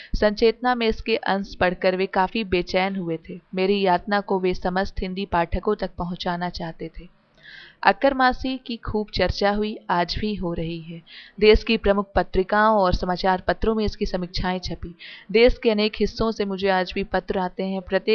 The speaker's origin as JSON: {"language": "Hindi", "country": "India", "tie": "born or raised there", "said": "हमारा गांव महाराष्ट्र कर्नाटक के सीमा विवाद में फंसा हुआ है। हमारी तहसील में हमेशा सीमा विवाद का झगड़ा चलता रहता है। हाँ, महाराष्ट्र के या कर्नाटक के, हमारी भाषा की भी यही स्थिति है। आसपास के परिवेश में कन्नड़ बोली जाती है"}